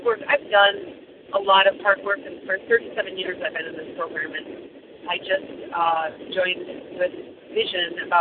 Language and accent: English; Michigan, United States; I'm from Michigan.